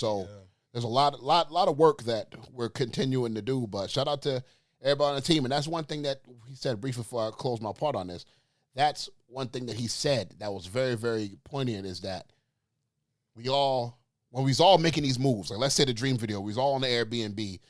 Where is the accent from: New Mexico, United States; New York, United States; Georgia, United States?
New York, United States; I'm going to be performing for Sammy in New York, you know, my hometown, when I was born